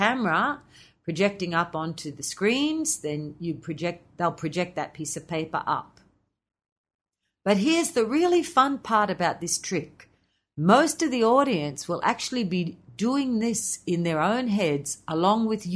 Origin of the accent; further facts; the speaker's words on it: Australia; by telling them I'm an Aussie